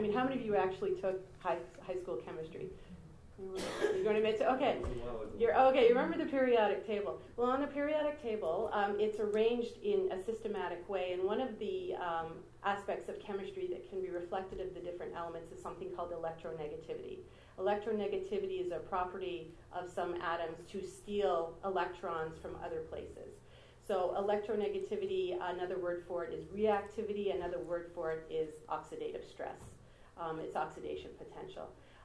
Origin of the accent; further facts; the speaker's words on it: Ontario, Canada; I come from Oxford County. We're 100% groundwater dependent. We were naturally high in fluoride, and we have some of the worst health outcomes in all of Canada